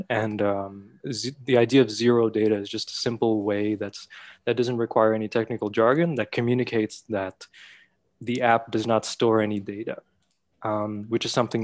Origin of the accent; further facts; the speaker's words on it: Canada; now in Brazil; I am in Brazil right now, but I'm actually Canadian. So technically my home base is in Montreal, but I've been traveling a lot last few years. So I've been out of the country.